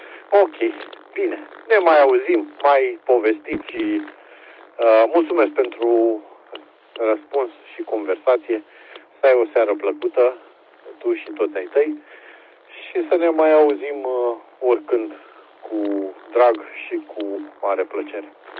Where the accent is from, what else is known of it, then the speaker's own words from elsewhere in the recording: Pitești, Argeș, Romania; eu sunt din Pitești, dar momentan sunt portabil în localitatea Călimănești, Călciulata, undeva pe Valea Oltului.